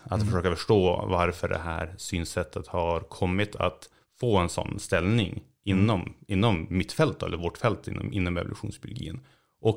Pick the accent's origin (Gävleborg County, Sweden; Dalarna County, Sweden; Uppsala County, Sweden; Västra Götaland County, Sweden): Uppsala County, Sweden; Uppsala; moved away as an adult; also born or lived in Edinburgh / Toronto; now in United States; jag är ju uppvuxen i Uppsala men har inte bott där sedan jag tog studenten.